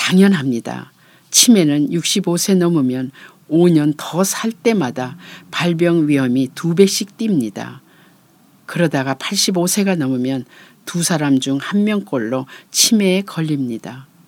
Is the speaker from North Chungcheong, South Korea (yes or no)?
yes; Okcheon, North Chungcheong, South Korea; 저는 충북 옥천 시골 마을에서 자랐는데 그때 그 마을 할머니들의 나이를 생각해보면 겨우 50대였습니다.